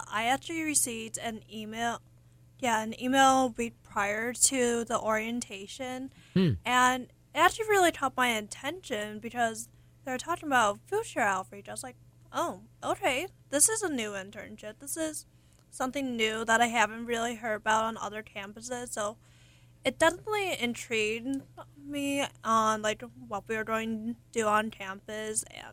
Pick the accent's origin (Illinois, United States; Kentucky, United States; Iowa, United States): Illinois, United States; Vinford Harbor; I am from Vinford Harbor, Illinois. Not many people know about it, but that's okay. It's a very small town.